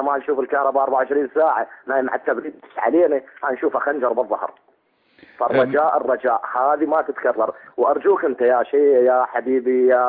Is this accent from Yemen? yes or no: no; Iraq; انا ما اقول لك انا لا سندي ولا شيء، انا عراقي